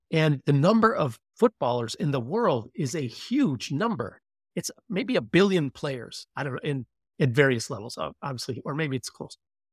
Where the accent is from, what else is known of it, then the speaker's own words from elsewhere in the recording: Buffalo, New York, United States; because the weather is worse than I grew up in Buffalo.